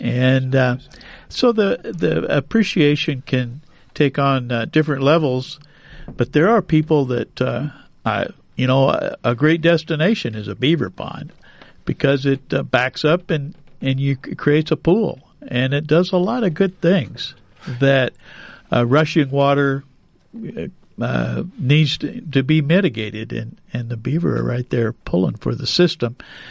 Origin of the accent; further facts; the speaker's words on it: Iowa, United States; I once read a newspaper account from the Leon Journal, where I grew up in Decatur County